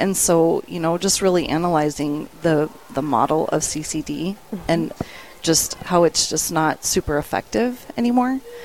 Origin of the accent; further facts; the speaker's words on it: Dickinson, North Dakota, United States; born there; also born or lived in Colorado; I was born here in Dickinson, went to DSU, got my degree in elementary education.